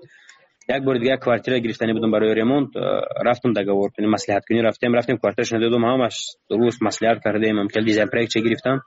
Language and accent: Persian; Tajikistan; من گفتم من تاجیکم گفتم از تاجیکستانم